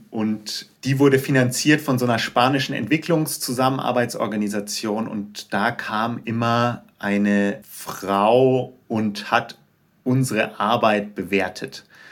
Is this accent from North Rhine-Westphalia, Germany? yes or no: no; Bavaria, Germany; Und ich komme aus der Nähe von München.